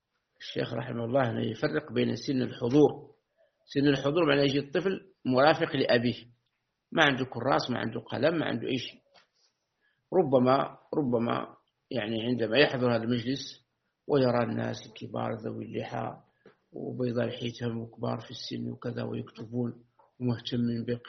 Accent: Algeria

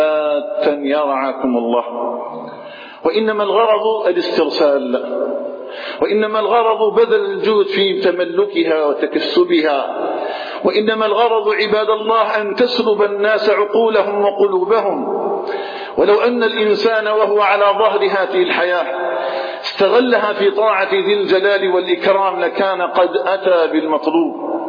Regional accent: Algeria; اللهم اجعل بلدنا الجزائر آمنا مطمئنا

